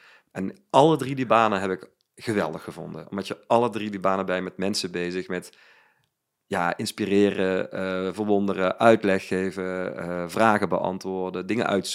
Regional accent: Utrecht, Netherlands; also born or lived in Weert; Ik was van Utrecht. Ik ben vanuit Utrecht naar Weert gegaan. Daar ben ik weer teruggegaan. Ik hou heel erg van die stad

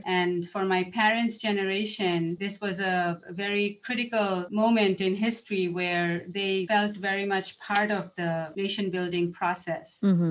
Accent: Bangladesh; I grew up in Bangladesh in the 70s and 80s

